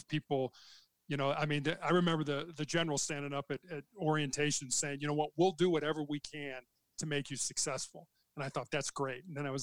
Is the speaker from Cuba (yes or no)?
no; Chicago, Illinois, United States; when I was growing up in Chicago